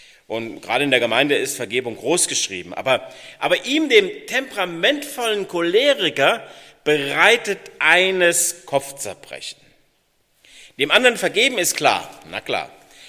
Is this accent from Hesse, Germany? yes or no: yes; Eibelshausen, Hesse, Germany; wie gesagt zum ersten Mal hier. Ich komme ursprünglich, aufgewachsen bin ich in Eibelshausen, also auch Dillkreis. Habe in Dillenburg Abitur gemacht